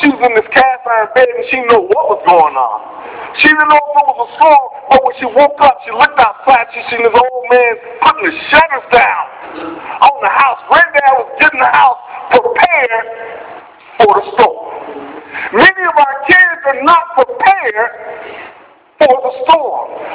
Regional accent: Florida, United States; I'm from Florida, see, and we get these little things, these little storms called hurricanes.

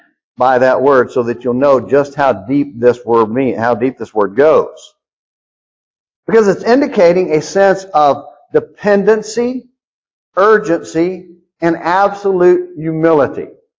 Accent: United States; I don't need anything. I'm an American. I got everything I need.

